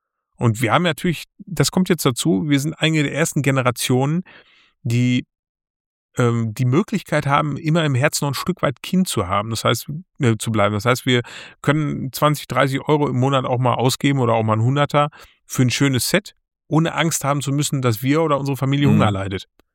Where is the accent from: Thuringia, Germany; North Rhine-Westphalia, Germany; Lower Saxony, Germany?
North Rhine-Westphalia, Germany; Bad Lippspringe; für mich war es wirklich eine Bude hier bei uns in Bad Lippspringe, wo ich schon seit Kindheitstagen hingegangen bin.